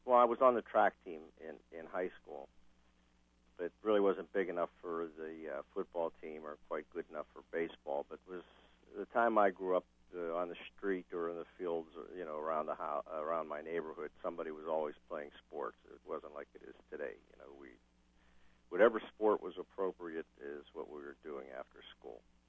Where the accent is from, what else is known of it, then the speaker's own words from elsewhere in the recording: Ambridge, Pennsylvania, United States; I was born on July 13, 1946 in Swickley, Pennsylvania. That was the closest hospital. And grew up in the first part of my life was in Ambridge, Pennsylvania, which is my address now